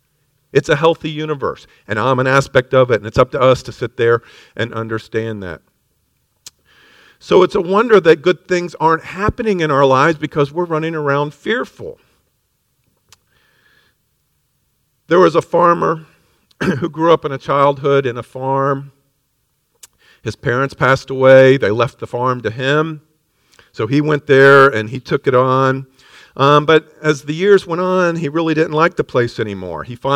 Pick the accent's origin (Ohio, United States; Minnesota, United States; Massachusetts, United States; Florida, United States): Florida, United States; Miami; Now, I grew up in Miami and Biscayne Bay.